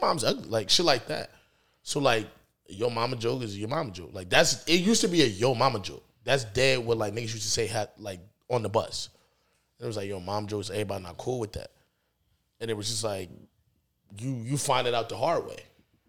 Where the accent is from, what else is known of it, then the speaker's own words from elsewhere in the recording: South Brunswick, New Jersey, United States; also born or lived in Newark; I was the kid that grew up. I was raised in South Brunswick. I was born in Newark. Every other weekend I spent in East Orange, Newark, Irvington, whatever.